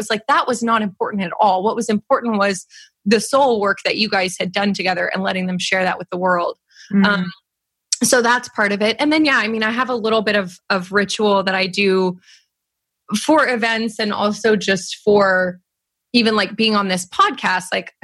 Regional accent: California, United States; born or raised there

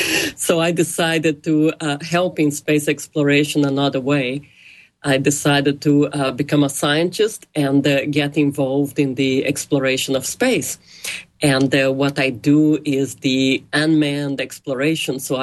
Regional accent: Brazil; But I come from Brazil, and when I was growing up, there were not many Brazilian astronauts.

